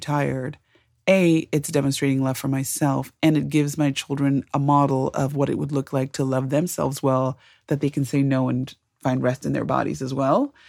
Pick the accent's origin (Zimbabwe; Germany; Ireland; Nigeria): Zimbabwe; So I was born and raised in Zimbabwe.